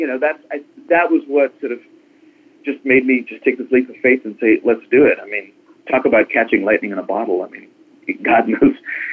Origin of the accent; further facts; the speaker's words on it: India; if you were to talk to me on the phone and didn't know I was … from India, you may not even guess I'm Indian.